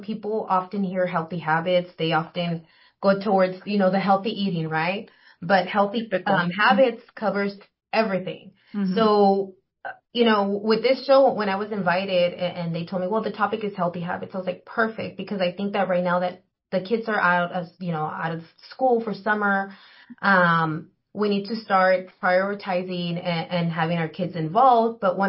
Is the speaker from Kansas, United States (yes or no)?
no; Calexico, California, United States; I grew up here too in Imperial County. I am a Calexico native. So once a bulldog, always a bulldog. So yes, I grew up in Calexico. My entire family is from Calexico.